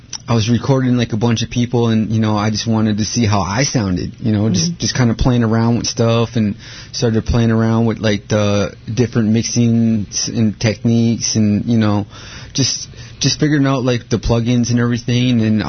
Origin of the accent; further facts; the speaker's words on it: Red Lake Nation, Minnesota, United States; I'm from Red Lake Nation, Ojibwe. I came all the way over here, and thank you for having me.